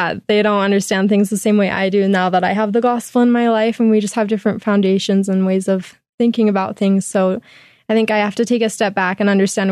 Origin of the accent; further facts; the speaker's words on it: Utah, United States; Well, I grew up in Utah, so I was always surrounded by the gospel.